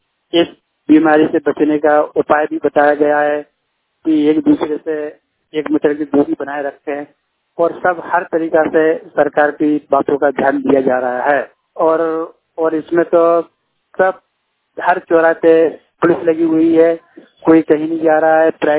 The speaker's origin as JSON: {"language": "Hindi", "town": "Jhansi", "region": "Uttar Pradesh", "country": "India", "moved": "yes", "lives_now": "Ahmedabad, India", "said": "मैं जिला झांसी एरिया का रहने वाला हूँ। अहमदाबाद में काफी दिनों से अहमदाबाद में रह रहा हूँ। मैं सिलाई का काम करता हूँ।"}